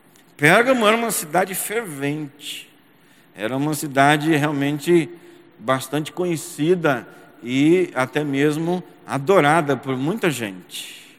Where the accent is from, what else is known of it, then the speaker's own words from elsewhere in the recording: São José dos Campos, São Paulo, Brazil; Eu venho de uma região que é assim. São José dos Campos, onde eu nasci, me criei, estudei, me casei, criei os meus filhos e também pastoreei. Está próximo de Aparecida